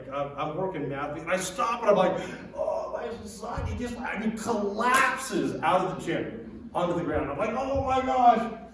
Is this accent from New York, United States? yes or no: no; Monterey, California, United States; now in South Lake Tahoe, United States; been up here in Tahoe for 16 years doing adult ministry primarily. But before that, I grew up in Monterey, lived in Monterey, worked at a church in Monterey for about 10 years.